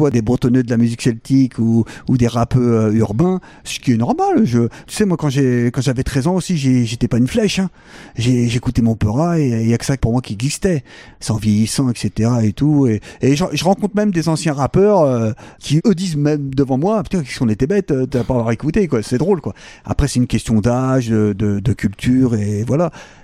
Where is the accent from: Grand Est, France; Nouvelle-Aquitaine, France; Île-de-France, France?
Île-de-France, France; Saint-Denis; j'ai fait du rap urbain dans ma jeunesse parce que je viens de Saint-Denis, je viens de banlieue, etc.